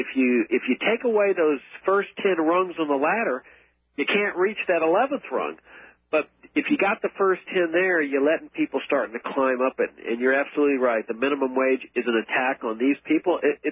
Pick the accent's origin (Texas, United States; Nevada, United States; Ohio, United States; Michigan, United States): Texas, United States; Laredo; I grew up on the Texas-Mexican border down in Laredo, Texas. The farm I grew up on was actually on the Rio Grande.